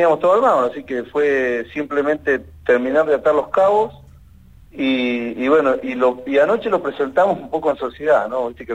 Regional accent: Patagonia, Argentina; conociendo cómo somos los patagónicos, cómo es la gente

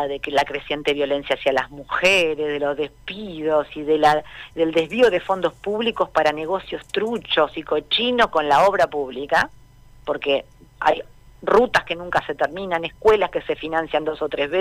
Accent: Neuquén, Argentina; Soy neuquina, me he criado siempre hablando de estas carencias

